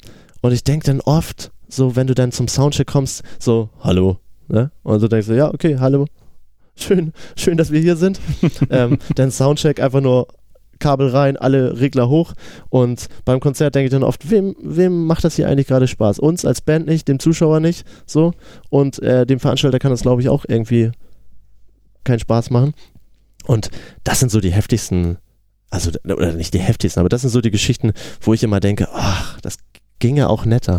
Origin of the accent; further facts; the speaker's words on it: Geesthacht, Schleswig-Holstein, Germany; wir kommen ja eigentlich ein bisschen außerhalb aus Geestacht